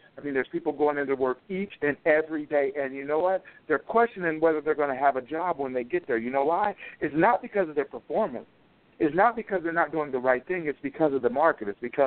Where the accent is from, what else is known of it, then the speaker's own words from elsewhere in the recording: Topeka, Kansas, United States; now in Bloomington, United States; I live in Bloomington, Illinois, just south of Chicago, where you're at. I'm originally from Topeka, Kansas. That's where I was born and raised.